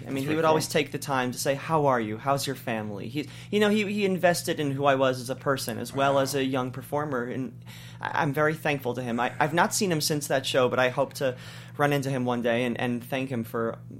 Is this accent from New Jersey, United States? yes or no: no; Cleveland, Ohio, United States; now in Los Angeles, United States; I grew up in Cleveland, Ohio. As Cleveland, a nice guys. Midwestern